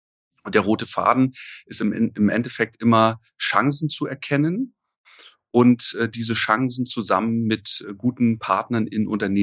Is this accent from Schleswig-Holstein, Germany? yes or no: no; Waren an der Müritz, Mecklenburg-Vorpommern, Germany; Ich bin in Waren an der Müritz aufgewachsen und als Lehrerkind